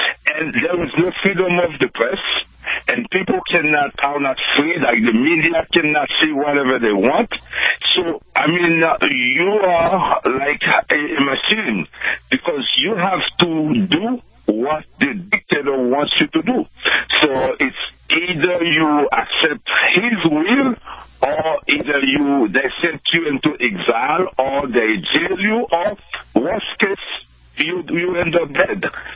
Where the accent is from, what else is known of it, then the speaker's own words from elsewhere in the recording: Haiti; moved away as an adult; now in United States; and of course, you know, from my home country, Haiti.